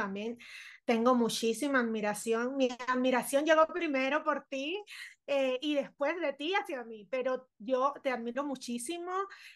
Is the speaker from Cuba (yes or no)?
yes; Cuba; now in Ecuador; yo vivo en Ecuador, pero yo soy cubana, yo vine de Cuba